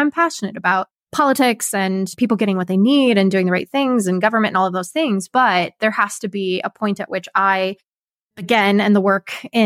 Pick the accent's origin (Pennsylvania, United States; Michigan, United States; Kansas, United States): Kansas, United States; I'm originally from Kansas, moved my life first to Ohio